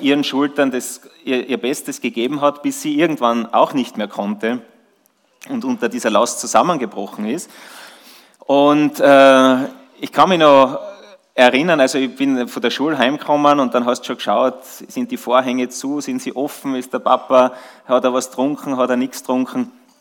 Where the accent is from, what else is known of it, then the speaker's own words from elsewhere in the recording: Schladming, Styria, Austria; in Schladming, in meinem Heimatort. Da bin ich aufgewachsen. Die Eltern haben einen Hotelbetrieb, Kaffeehaus gehabt am Hauptplatz in Schladming. Ich war der einzige Sohn dort